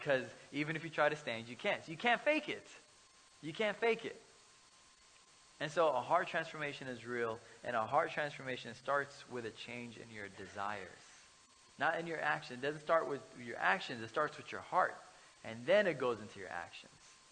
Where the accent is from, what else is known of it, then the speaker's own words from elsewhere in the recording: Dallas, Texas, United States; I'm also from Dallas, so it's like Dallas, if you say crap, you're excommunicated from the church.